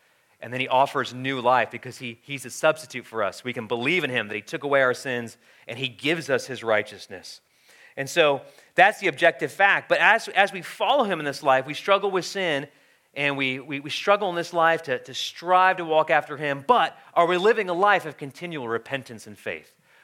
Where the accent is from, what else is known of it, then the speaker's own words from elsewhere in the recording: Midwest, United States; You know, I grew up in the Midwest.